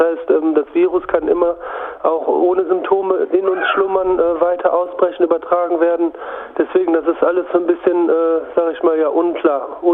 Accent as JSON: {"language": "German", "country": "Germany", "said": "Und da fühlt man sich natürlich ein bisschen verschaukelt, wie man bei uns in Deutschland sagt."}